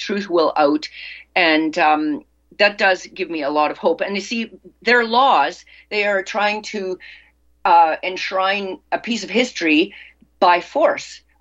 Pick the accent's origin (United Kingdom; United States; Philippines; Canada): Canada; So we were all raised in Canada. This is, you know, we're Canadian